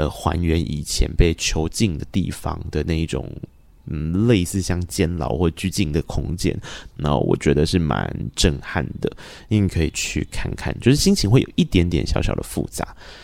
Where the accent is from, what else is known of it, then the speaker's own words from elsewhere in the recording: Tainan, Taiwan; 我个人作为一个台南人，我对圆环没有那么害怕啦